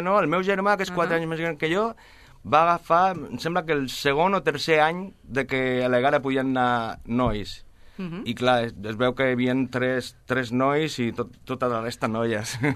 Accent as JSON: {"language": "Catalan", "town": "Sabadell", "region": "Catalonia", "country": "Spain", "tie": "born or raised there", "said": "Jo vaig néixer aquí a Sabadell, el Nen Jesús era abans, no?, quan jo vaig néixer, i soc d'un barri de Cifuentes. Jo soc de barri."}